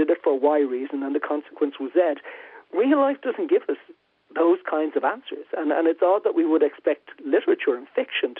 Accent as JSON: {"language": "English", "country": "Ireland", "said": "and I come from Ireland, which has always had a difficulty with that way of looking at the world."}